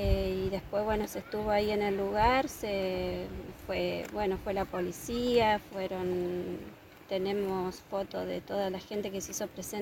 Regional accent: Chubut, Argentina; bueno, yo soy del paraje de Alto Chubut, allá tengo toda mi familia.

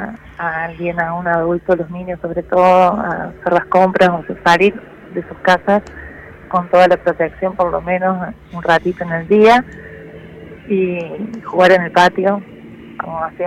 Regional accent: Villa María, Córdoba, Argentina; Soy de Córdoba, Villa María.

